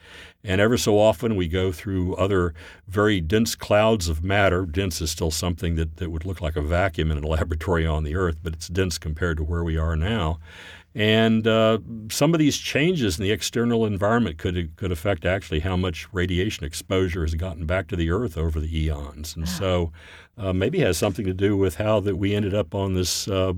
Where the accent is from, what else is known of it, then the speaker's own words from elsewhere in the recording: Fort Worth, Texas, United States; And I grew up in Fort Worth, Texas.